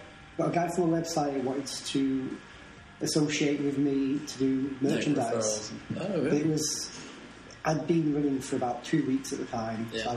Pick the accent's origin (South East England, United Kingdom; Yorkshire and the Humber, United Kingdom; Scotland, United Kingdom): Yorkshire and the Humber, United Kingdom; Ripon; accent: Harrogate; I've lost my original accent, actually. Yeah? Well, I think I have. Because I'm from, like, Ripon.